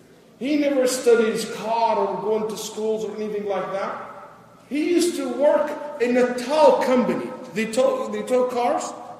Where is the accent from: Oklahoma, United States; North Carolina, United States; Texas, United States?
Texas, United States; I always use this example since I'm from Texas.